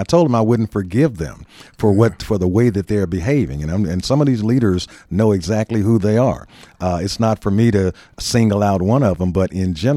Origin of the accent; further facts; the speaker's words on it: Memphis, Tennessee, United States; I'm from Castalia Heights in South Memphis. And, you know, I mean, the neighborhood, there was a lot of love there growing up in the 60s and 70s.